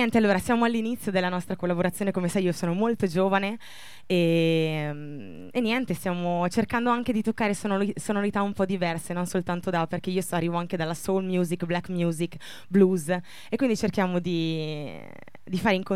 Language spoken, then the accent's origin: Italian; Bergamo, Lombardy, Italy; noi veniamo da Bergamo